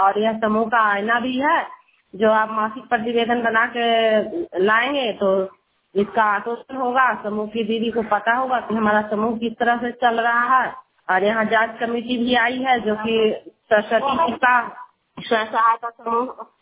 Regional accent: Chakda, Bihar, India; मैं नालंदा जिला के गंगसराय प्रखंड के वारी पंचायत के चकदा गांव की रहने वाली हूँ।

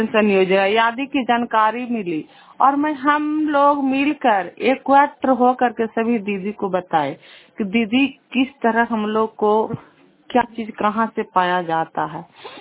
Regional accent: Bihar, India; घर पर पनौसा, पोस्ट मच्छल दीहा, जिला नालंदा, प्रखंड नूरसराय के निवासी हूँ।

